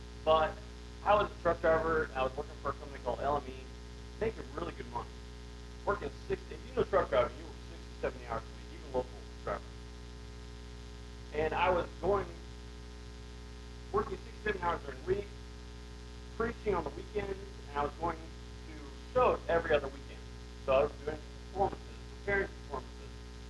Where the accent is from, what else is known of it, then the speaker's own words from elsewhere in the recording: Beardstown, Illinois, United States; So, in high school, I grew up in Beardstown, Illinois, and I came here for men's fellowships and stuff